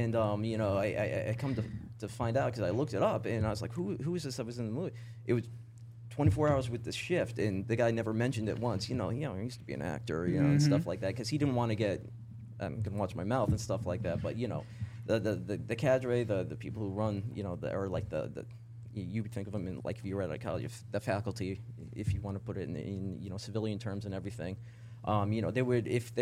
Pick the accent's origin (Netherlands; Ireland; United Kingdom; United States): United States; Connecticut; And, like, I'm from Connecticut originally, and what I found is that, well, no against any place else, but, like, it tends to be like, it's not just people from Connecticut, like people from New England.